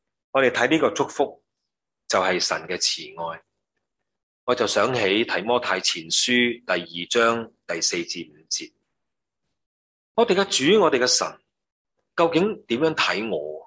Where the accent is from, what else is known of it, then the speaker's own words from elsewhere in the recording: China; 有时候去到几时才知道，我们中国人这句说话是这样的。